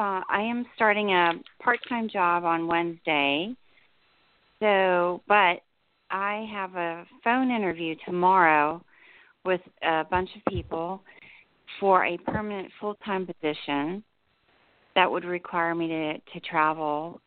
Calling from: New Jersey, United States; in New Jersey.

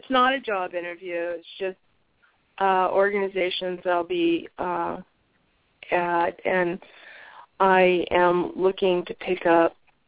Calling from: Arizona, United States; I'm calling from Arizona.

